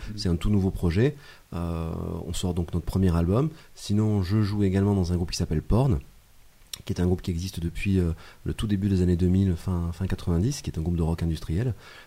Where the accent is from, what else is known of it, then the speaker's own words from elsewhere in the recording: Grenoble, Auvergne-Rhône-Alpes, France; parce qu'on est originaire de Grenoble